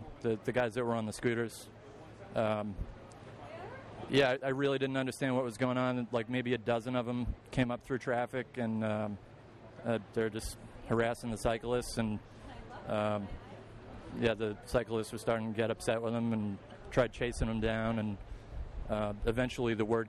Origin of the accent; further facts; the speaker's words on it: Boston, Massachusetts, United States; Yeah. I'm actually not from the area. I just kind of followed the pack. I'm from Boston.